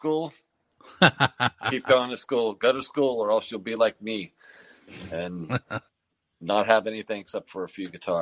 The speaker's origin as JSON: {"language": "English", "town": "Pittsburgh", "region": "Pennsylvania", "country": "United States", "tie": "born or raised there", "said": "I grew up here in Pittsburgh, in Morningside, actually. So it's for those that might not know, it's pretty much a hop, skip, and jump from the Pittsburgh Zoo. So I grew up in there."}